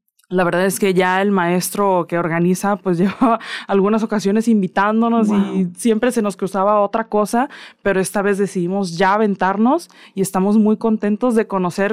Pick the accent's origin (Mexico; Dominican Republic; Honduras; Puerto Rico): Mexico; Baja California Sur; sudcaliforniana que en esos conciertos y que estuve muy orgullosa de llevar mi música y la memoria de mi tierra y nuestra tradición.